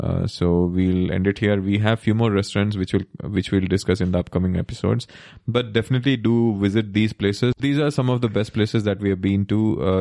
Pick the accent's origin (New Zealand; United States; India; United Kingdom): India; Kerala; We are from Kerala. They have different kind of biryani there.